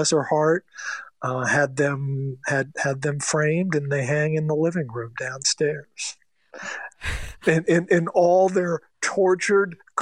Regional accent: Baltimore, Maryland, United States; also born or lived in New Jersey; I grew up, well, I was born in Jersey, but then we moved to Baltimore, and I spent most of my youth in Baltimore.

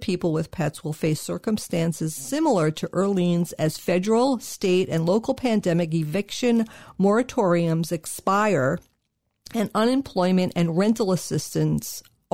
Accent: New York, United States; accent: New York; my New York accent

